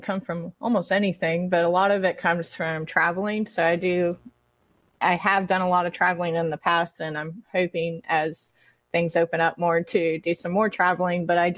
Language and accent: English; Dallas, Texas, United States; now in Indiana, United States